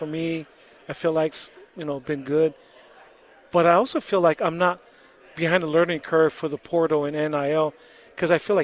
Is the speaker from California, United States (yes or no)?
no; Hawaii, United States; I'm from Hawaii. I want to get closer to the islands.